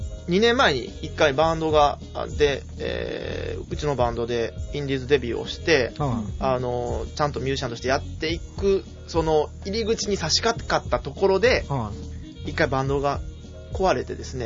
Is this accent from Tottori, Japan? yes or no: no; Kyoto, Japan; まあ、京都にこうやって住んでて、生まれも育ちも京都なんですけど、